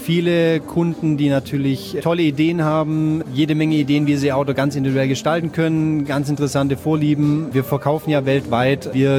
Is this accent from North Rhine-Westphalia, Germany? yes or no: no; Baden-Württemberg, Germany; Ich bin in der Nähe von Zuffenhausen aufgewachsen